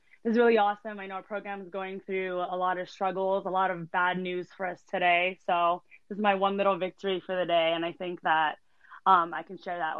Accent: Hawaii, United States; moved away as an adult; also born or lived in Las Vegas; So I was born and raised here in Hawaii, and we grew up going to games when I, you know, my whole life.

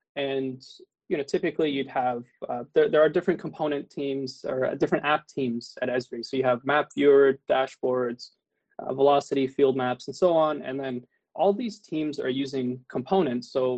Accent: Ottawa, Ontario, Canada; now in United States; let's go all the way back to Canada. I'm in the U.S. right now, so let's start there. I was born and raised in Ottawa

